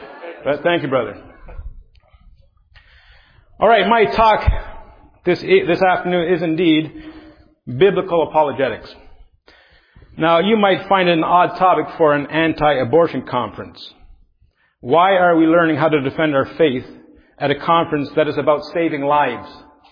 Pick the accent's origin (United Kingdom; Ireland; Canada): Canada; I'm Canadian, so I can get away with it.